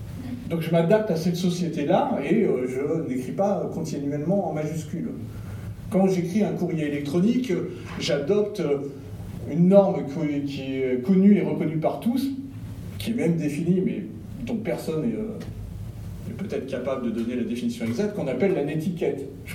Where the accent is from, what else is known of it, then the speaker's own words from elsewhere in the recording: France; now in Switzerland; moi je viens de France